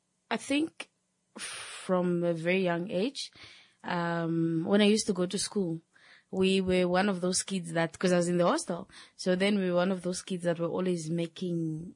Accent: Okahao, Omusati, Namibia; now in Omakange, Namibia; I grew up in Bokahao. Mm-hmm. However, I have relocated now to Omakange. That is now my new home.

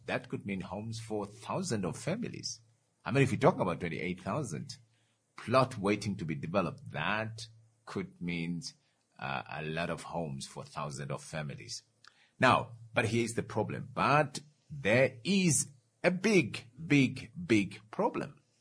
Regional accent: Oshana, Namibia; born there; I live, I was born here in Onawa.

